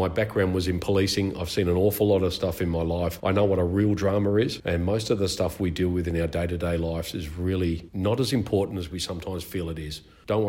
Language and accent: English; Australia; as an Australian guy, and for those that can't see me, I'm a white Anglo-Saxon fella that was born here